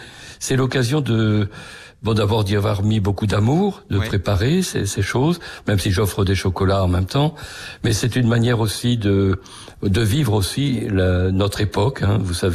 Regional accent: Hauts-de-France, France; je reviens dans le Pas-de-Calais, puisque ce sont mes origines. Je suis fils de paysan, vous savez, j'aime beaucoup ma terre natale

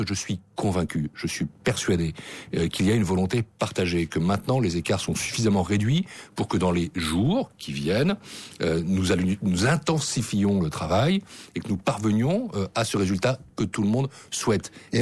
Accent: France; je dis notre économie puisque je suis français

